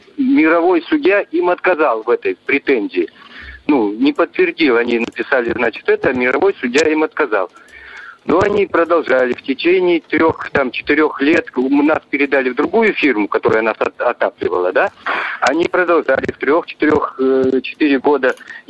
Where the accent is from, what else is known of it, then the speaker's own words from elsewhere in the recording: Nytva, Perm Krai, Russia; я из Нытвы.